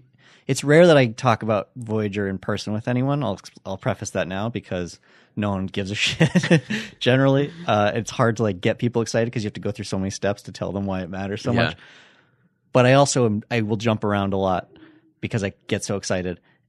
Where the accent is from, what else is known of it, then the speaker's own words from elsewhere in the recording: Colorado, United States; And I grew up in Colorado, came out here for college, met my wife there, and then started living out the American dream, basically.